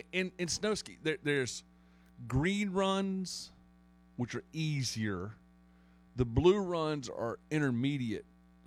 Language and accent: English; South Carolina, United States; I said, I'm from South Carolina.